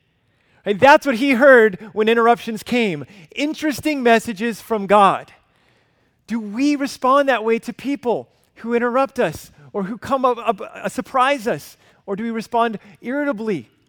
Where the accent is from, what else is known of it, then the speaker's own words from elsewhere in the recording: Alabama, United States; I grew up in Alabama. My dad's a pastor